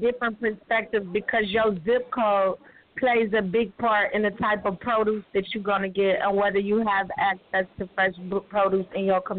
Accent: East Cleveland, Ohio, United States; I grew up in East Cleveland all the way into 1988, and then my mom moved across town, and I graduated from John F. Kennedy in 1990.

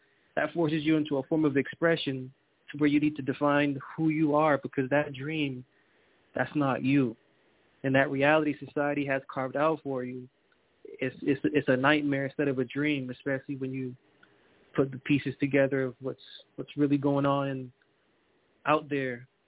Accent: Boston, Massachusetts, United States; Boston, Massachusetts, heart of Boston.

